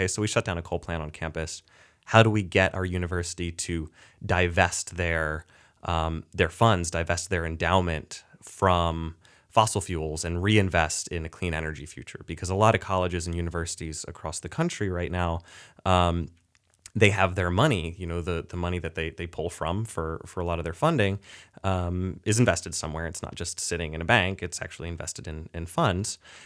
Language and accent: English; Doylestown, Pennsylvania, United States; Actually, I grew up in Doylestown, Pennsylvania, and I come from a Quaker community